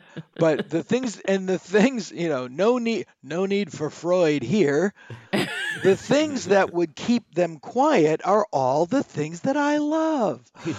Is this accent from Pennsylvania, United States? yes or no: no; Worcester, Massachusetts, United States; Like, from that era, he's from Syracuse. I'm from Worcester, which is the same thing.